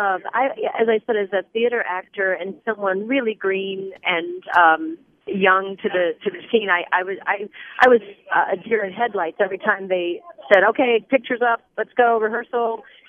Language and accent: English; United States; as an American actress, I always had to do, you know, standard British accents